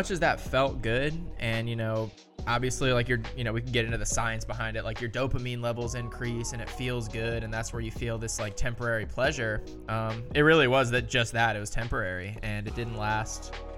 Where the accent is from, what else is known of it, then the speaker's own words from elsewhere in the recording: Lawrenceville, Georgia, United States; I grew up in the Atlanta, Georgia area, Lawrenceville, Georgia. So I grew up in a Baptist church